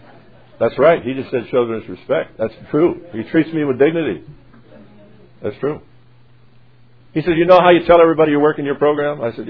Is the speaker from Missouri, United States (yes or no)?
yes; Missouri, United States; I come from the Missouri state. They call it the Show Me State, you know. That fits me real well. I didn't grow up there, but that fits me real well.